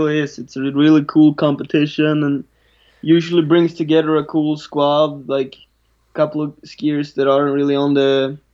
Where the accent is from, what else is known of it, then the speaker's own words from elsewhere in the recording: Hörnefors, Västerbotten County, Sweden; I grew up in Hörnefors in Sweden.